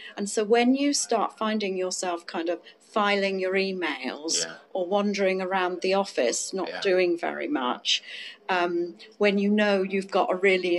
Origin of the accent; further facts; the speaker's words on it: United Kingdom; You know, as a Brit, we suppress that.